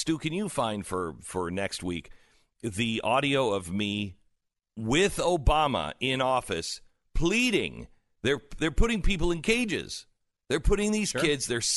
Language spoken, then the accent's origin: English; Texas, United States; For instance, I'm from Texas. I carry a gun.